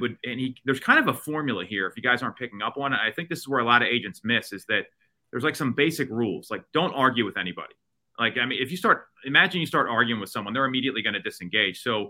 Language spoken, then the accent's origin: English; Philadelphia, Pennsylvania, United States; I'm from Philly.